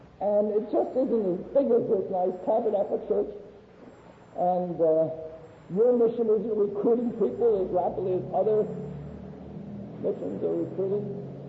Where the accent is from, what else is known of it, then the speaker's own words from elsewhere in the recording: Singapore; And of course, they were afraid of me. I was from Singapore.